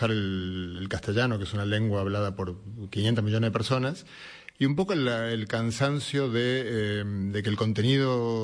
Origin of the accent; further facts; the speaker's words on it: Argentina; soy argentino.